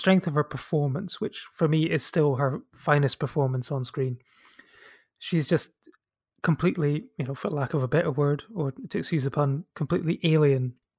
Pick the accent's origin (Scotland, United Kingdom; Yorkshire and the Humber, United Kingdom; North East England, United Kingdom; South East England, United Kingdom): Scotland, United Kingdom; some of the dialogue for me as a Scot was slightly difficult to understand